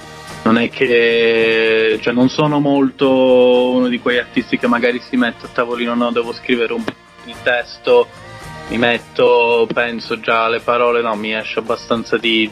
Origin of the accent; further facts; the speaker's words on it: Calabria, Italy; also born or lived in Brazil; Sono nato in Italia, però l'infanzia sono cresciuto in Brasile e poi l'adolescenza in Calabria, quindi diciamo che sono le mie due anime, i miei due posti del cuore, ecco.